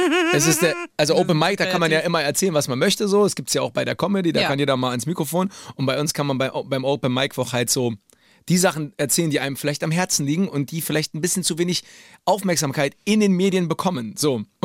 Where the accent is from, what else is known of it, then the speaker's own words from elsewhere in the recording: Berlin, Germany; Aber Fuchs, Digga, ich komme aus Berlin. Da leben so viele Füchse.